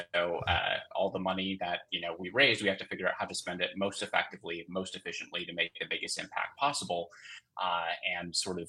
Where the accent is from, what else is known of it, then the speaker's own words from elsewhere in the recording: Two Rivers, Wisconsin, United States; So I'm a lifelong Wisconsinite. I was born and raised in Two Rivers